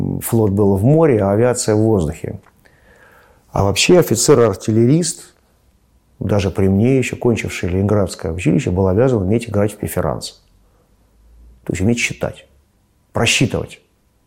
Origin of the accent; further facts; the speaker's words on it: Moscow, Russia; Родился в Москве 22 мая 1963 года. Закончил в Москве школу.